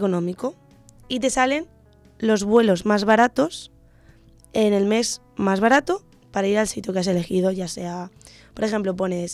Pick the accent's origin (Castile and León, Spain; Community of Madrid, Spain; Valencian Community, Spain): Valencian Community, Spain; Elche; Yo soy de Elche, pero he dicho Alicante, ¿sabes?